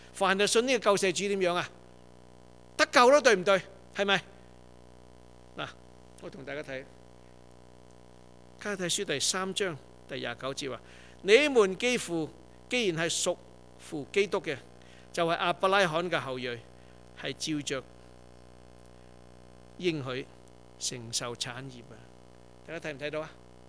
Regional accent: China; 我哋中國人真正係有福啊

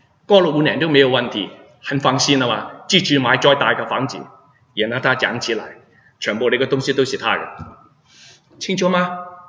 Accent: Hong Kong; now in Canada; 我们是香港来是什么时候来？我们70年代来这里

